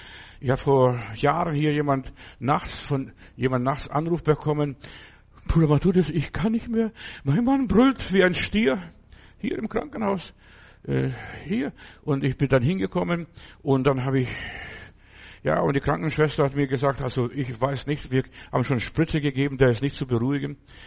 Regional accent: Lithuania; Ich weiß mal, bei meinem Uropa, bei uns zu Hause in Litauen, da hat er seinen Sarg unter der Treppe gehabt

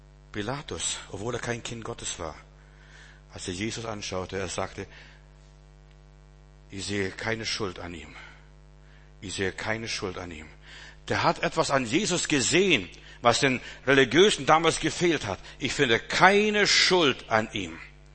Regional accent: Altötting, Bavaria, Germany; und ich bin in Altötting groß geworden, ein Stück weit

